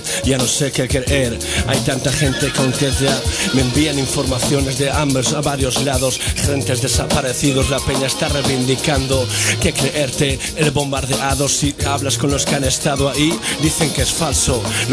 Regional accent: Morocco; moved away; Hasta yo puedo volver a mi ciudad de pequeño en Marruecos.

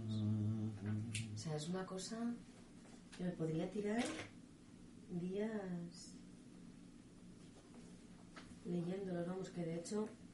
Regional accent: Zaragoza, Aragon, Spain; Yo soy de Zaragoza.

